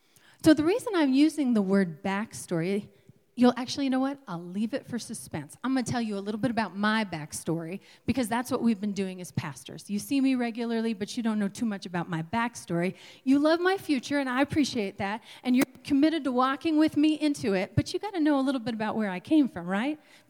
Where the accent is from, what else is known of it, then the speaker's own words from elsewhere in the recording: tri-state area, United States; also born or lived in New York; I was born in New York, and I grew up in what we call the tri-state area. So this very small landmass of an intersection of Pennsylvania, New York, and New Jersey.